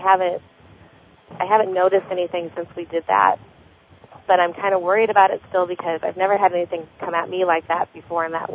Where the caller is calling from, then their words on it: Nebraska, United States; Yes, I'm from Nebraska.